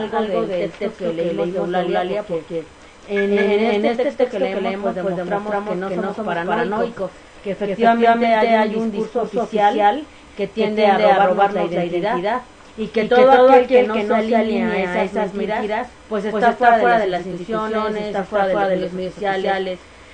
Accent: Mexico; Evidencia que como mexicanos nunca le hemos exigido.

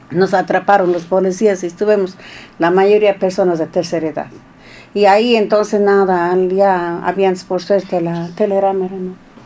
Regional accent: Molleturo, Azuay, Ecuador; Muevesales, soy de Mayeturu, soy como coordinadora del Frente de Mujeres Defensoras de la Pachamama.

